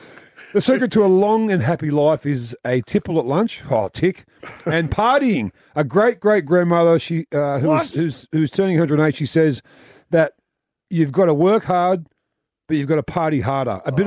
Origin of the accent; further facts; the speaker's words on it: Sydney, New South Wales, Australia; born there; I was born in Auburn Hospital, and Guildford's not far from Auburn, and I've got a lot of relatives who lived in Guildford.